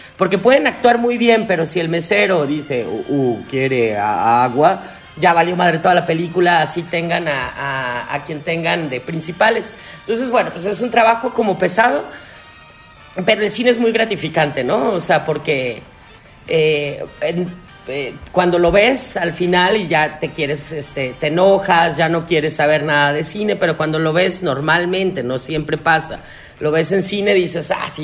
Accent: Guadalajara, Jalisco, Mexico; y como somos de Guadalajara, nos tenemos que abrazar, besar, preguntar por la familia

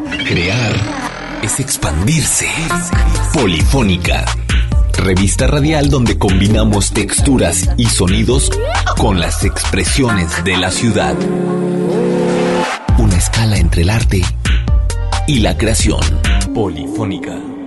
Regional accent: Mexico

